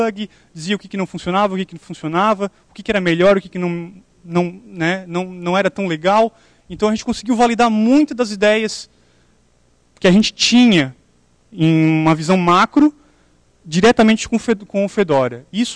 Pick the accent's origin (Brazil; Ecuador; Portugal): Brazil; Santa Catarina; eu sou de Santa Catarina, sou brasileiro, lógico